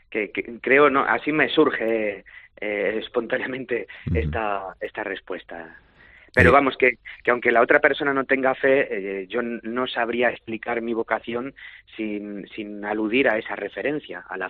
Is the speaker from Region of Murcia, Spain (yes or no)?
no; Moruela de los Infanzones, Castile and León, Spain; cuando vivía en el pueblo, yo soy de Moruela de los Infanzones, un pueblecito cerca de la ciudad de Zamora